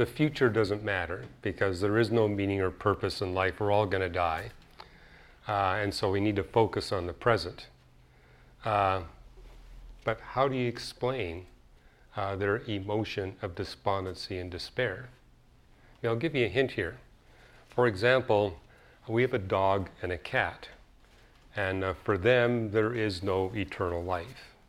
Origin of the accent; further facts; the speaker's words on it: Canada; I mean, I even had to read it in French because I'm a Canadian. I had to be fluent in French.